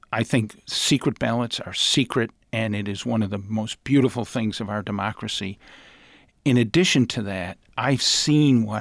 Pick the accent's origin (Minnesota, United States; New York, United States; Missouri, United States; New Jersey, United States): New York, United States; Rochester; But when I grew up in Rochester, I heard Rochester referred to as the Athens of the North.